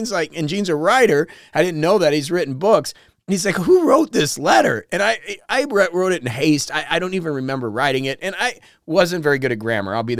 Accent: Indiana, United States; growing up in Indiana and kind of being lower middle class

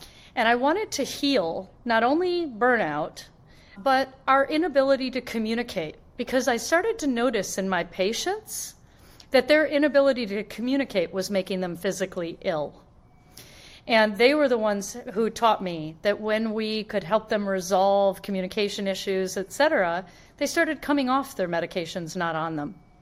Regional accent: Flint, Michigan, United States; So I grew up in Flint, Michigan, and I overheard my father saying he wanted a son who was an engineer.

